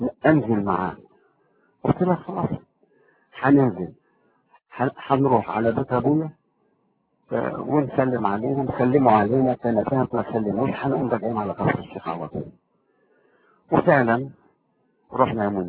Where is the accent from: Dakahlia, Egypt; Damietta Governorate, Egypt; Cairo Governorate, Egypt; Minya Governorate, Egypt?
Damietta Governorate, Egypt; Damietta; انا بنزل البلد عندنا في دمياط عشان اهلي كلهم في دمياط واهلها كلها في ضواحي دمياط